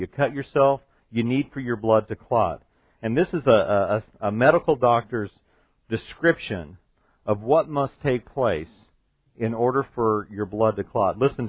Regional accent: Colorado, United States; I'd call it a hill because I'm from Colorado and I know what real mountains look like.

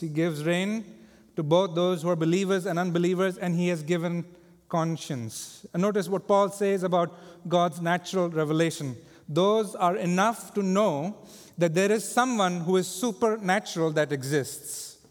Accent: India; moved away as an adult; I grew up in India, as some of you know. I never imagined that I'll be living outside of India as an adult and will be involved in ministry.

